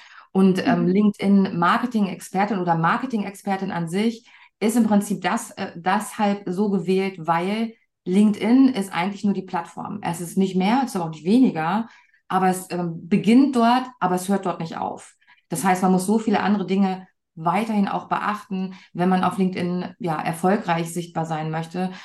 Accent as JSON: {"language": "German", "country": "United States", "tie": "born or raised there", "lives_now": "Hannover, Germany", "said": "Ich sitze in Hannover, also in Deutschland, die meiste Zeit über. Ich bin allerdings Kanadierin und in den USA aufgewachsen."}